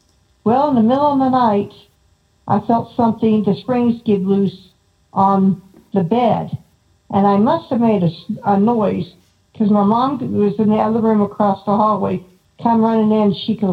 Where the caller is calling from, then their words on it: Ohio, United States; Hi, I called before. … from Ohio.